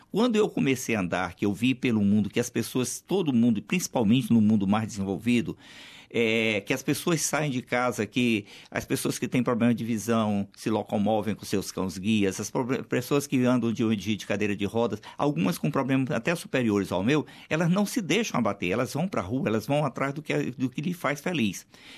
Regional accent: São Luís, Maranhão, Brazil; Esse período todo eu fiz tratamentos tanto no Rio Grande do Norte, onde eu me acidentei, como na minha terra natal, São Luís, e em São Paulo.

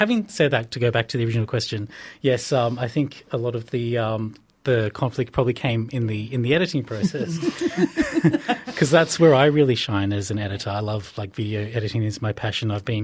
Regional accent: Campbelltown, New South Wales, Australia; We're still in the Campbelltown area. I grew up in Campbelltown and grew up in the Burwood Croydon area.

